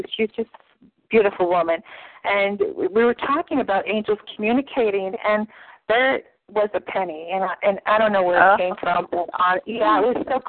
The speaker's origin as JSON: {"language": "English", "country": "Canada", "said": "because I'm Canadian. Canadians, we don't have any pennies left."}